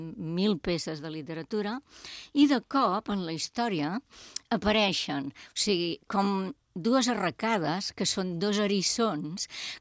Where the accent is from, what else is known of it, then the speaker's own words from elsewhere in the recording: Paris, Île-de-France, France; Sí, jo sóc de París i, per tant, per mi m'encanta.